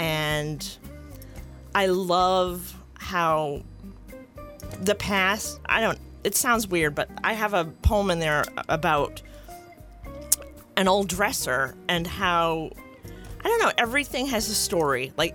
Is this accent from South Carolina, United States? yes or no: no; Stonington, Maine, United States; I grew up in Deer Isle, Stonington. It's my hometown